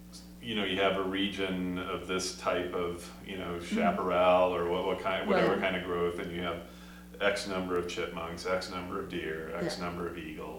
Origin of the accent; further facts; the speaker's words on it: Minneapolis, Minnesota, United States; I am from Minneapolis.